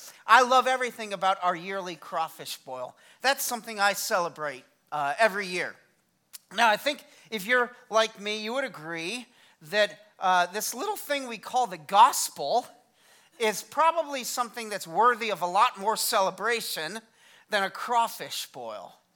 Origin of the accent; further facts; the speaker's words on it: Colorado, United States; also born or lived in Massachusetts / Vermont; I was not born and raised in Louisiana. I was raised up north in Colorado and Massachusetts and Vermont. So when I moved down here, at first I thought a crawfish boil was a little gross.